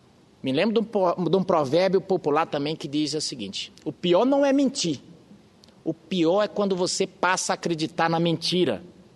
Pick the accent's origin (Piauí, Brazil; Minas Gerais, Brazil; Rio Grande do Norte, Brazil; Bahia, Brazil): Rio Grande do Norte, Brazil; Caicó; born there; Nasci no sertão de Caicó, no Rio Grande do Norte.